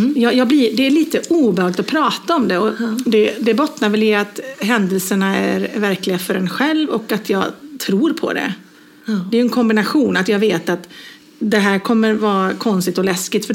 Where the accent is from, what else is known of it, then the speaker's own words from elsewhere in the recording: Borås, Västra Götaland County, Sweden; min granne, när jag var yngre i Borås, hade två små pojkar